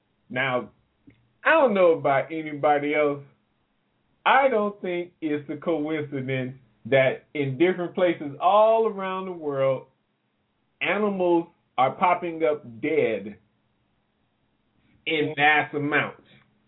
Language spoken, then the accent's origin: English; the South, United States; Well, being that I'm from the South, I've seen those.